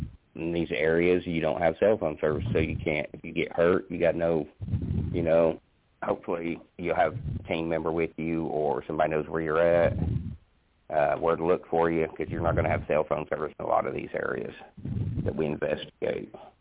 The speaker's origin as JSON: {"language": "English", "region": "Indiana", "country": "United States", "tie": "born or raised there", "said": "whenever I grew up in Indiana, we lived next to a creek, and mosquitoes were horrible there."}